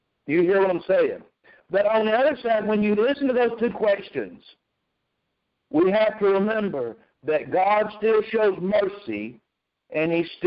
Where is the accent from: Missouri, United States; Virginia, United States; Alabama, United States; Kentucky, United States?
Alabama, United States; Now, I'm from Alabama.